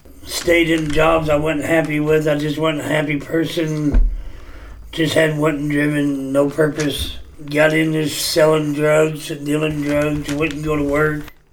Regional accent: West Plains, Missouri, United States; born there; I was born in 1974 in West Plains, Missouri. I grew up in and out of church and always believed in God

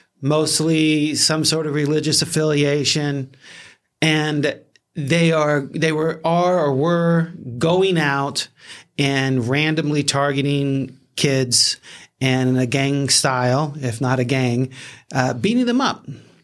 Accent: Gilbert, Arizona, United States; there's a story in my hometown, Gilbert, Arizona.

